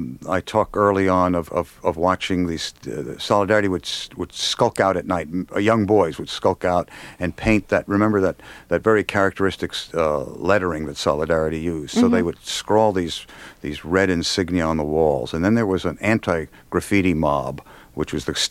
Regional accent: New York, United States; I grew up in New York.

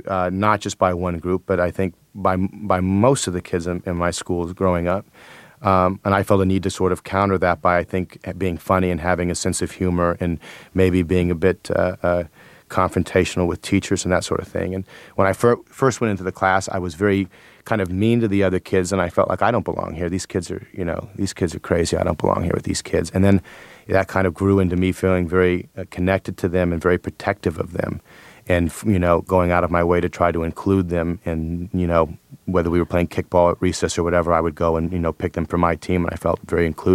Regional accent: Buffalo Grove, Illinois, United States; also born or lived in Minnesota; I lived in Minnesota for 1 month, and I was raised in Buffalo Grove, which is sort of a middle-class suburb in Illin

